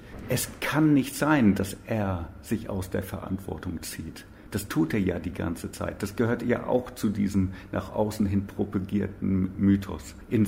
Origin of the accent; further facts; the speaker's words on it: England, United Kingdom; Ich komme aus England, bin kirchenfern, atheistisch.